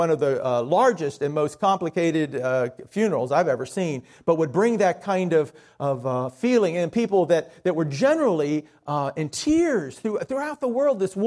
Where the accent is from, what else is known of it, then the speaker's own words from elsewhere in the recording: United States; I mean, I got to admit, I'm an American.